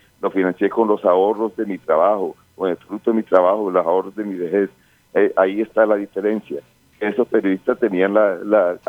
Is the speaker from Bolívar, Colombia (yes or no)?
yes; Cartagena, Bolívar, Colombia; born there; yo soy un cartagenero de nacimiento, enamorado de mi ciudad